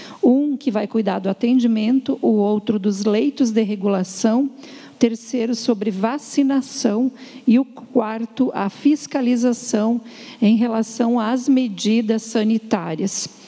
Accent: Chapecó, Santa Catarina, Brazil; situação do Covid em Chapecó, minha terra, minha cidade, situação do Covid na região oeste de Santa Catarina.

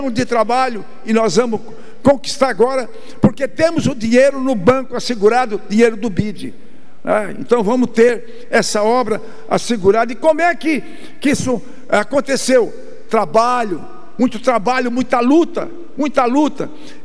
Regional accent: Araranguá, Santa Catarina, Brazil; E nós que somos lá de Araranguá, que toda semana vamos e voltamos, com muita tranquilidade.

